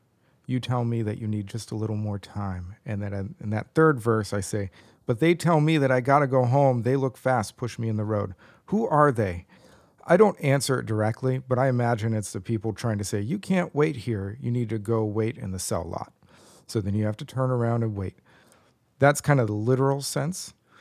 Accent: Tucson, Arizona, United States; Now, I don't know this from personal experience about my hometown of Tucson, Arizona

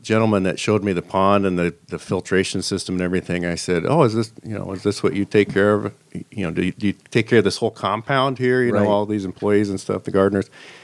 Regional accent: Edmonds, Washington, United States; I'm from this area, I grew up in Edmonds, my wife grew up in Tacoma.

